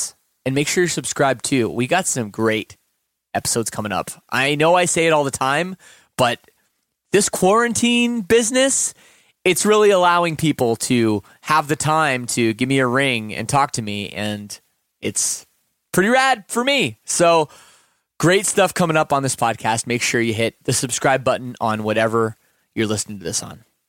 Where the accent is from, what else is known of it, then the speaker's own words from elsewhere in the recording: Canada; I was familiar with your story, like, you know, kind of just being Canadian, you know, like following the media a little bit.